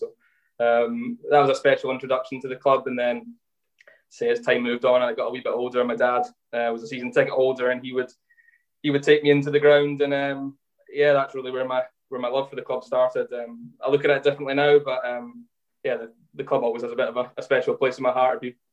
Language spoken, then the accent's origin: English; Perth, Western Australia, Australia; I was brought up in Perth, born in Perth.